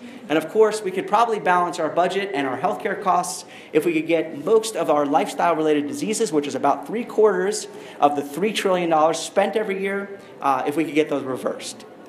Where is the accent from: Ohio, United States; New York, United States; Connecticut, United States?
New York, United States; When I grew up in New York, if you went out for tofu in the Chinese food restaurant